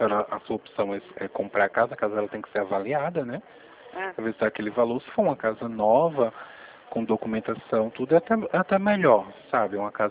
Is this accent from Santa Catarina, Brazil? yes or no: no; Pernambuco, Brazil; now in Rio Claro, Brazil; Tinha um apartamento num bairro, quando eu morava lá em Pernambuco, que eu sou nordestino, sou